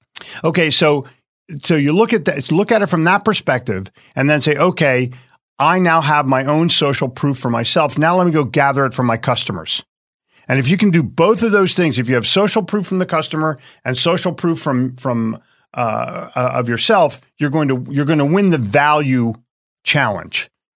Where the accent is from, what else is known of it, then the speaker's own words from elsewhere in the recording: Philadelphia, Pennsylvania, United States; I grew up in Philly, so I'm Eagles, Flyers, Sixers, and I hate the Celtics.